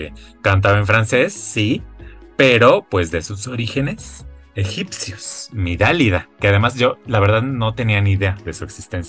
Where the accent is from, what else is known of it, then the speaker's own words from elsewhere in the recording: Mexico; o sea, nosotros que somos mexicanos, pues el término correcto sería Tex-Mex